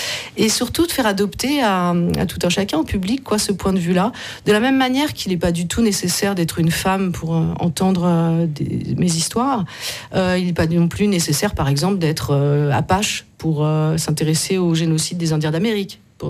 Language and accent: French; France; Moi, je suis française d'origine.